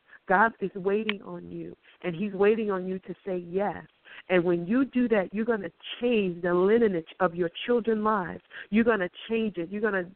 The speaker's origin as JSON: {"language": "English", "town": "Harrisburg", "region": "Pennsylvania", "country": "United States", "said": "I'm from Harrisburg. I'm living in Harrisburg, Pennsylvania, and I see the same need in the community"}